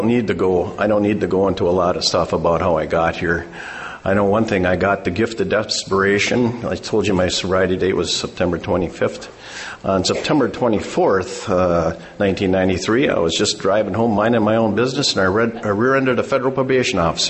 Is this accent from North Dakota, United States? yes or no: yes; Fargo, North Dakota, United States; I'm an alcoholic from Fargo, North Dakota.